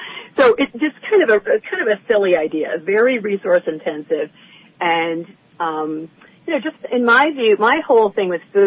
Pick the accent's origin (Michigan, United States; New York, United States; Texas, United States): Michigan, United States; Kalamazoo; I'm from Kalamazoo, Michigan, and went to Kalamazoo College.